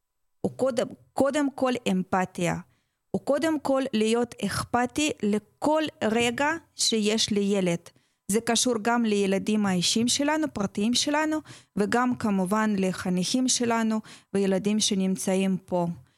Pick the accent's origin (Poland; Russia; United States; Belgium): Russia; Moscow; now in Israel; עליתי לארץ לפני 8 שנים ממוסקבה, מרוסיה.